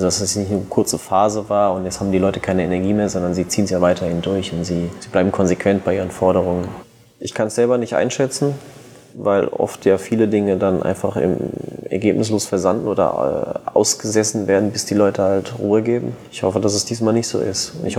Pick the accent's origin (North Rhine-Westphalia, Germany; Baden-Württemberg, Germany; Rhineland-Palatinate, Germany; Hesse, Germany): Rhineland-Palatinate, Germany; Bretzenheim; Ich bin in Bretzenheim aufgewachsen.